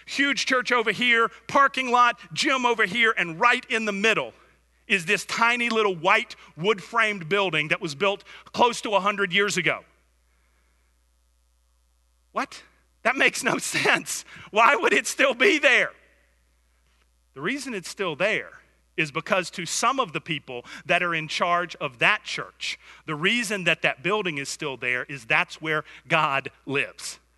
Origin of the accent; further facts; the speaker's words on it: Conyers, Georgia, United States; also born or lived in Atlanta / Oklahoma / Florida; I was actually born in Atlanta, and I grew up in Conyers, Georgia. A lot of people think that we're from Oklahoma because we lived there for a number of years. We lived in Florida for a long time, but I'm actually from Georgia.